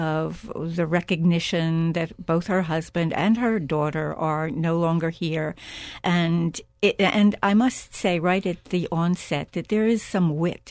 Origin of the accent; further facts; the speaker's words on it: East Coast, United States; born there; also born or lived in California / New York; I was born on the East Coast, but we both lived in California for a good long time, and we both lived in New York for a good long time.